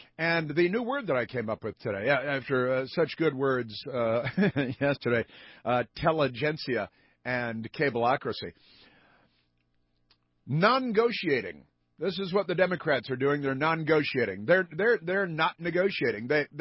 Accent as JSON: {"language": "English", "country": "United States", "said": "is appalling to me as an American, as a taxpayer, as a former journalist."}